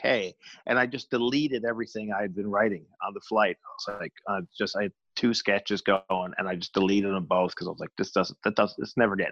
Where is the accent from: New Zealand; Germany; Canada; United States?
Canada; as a Canadian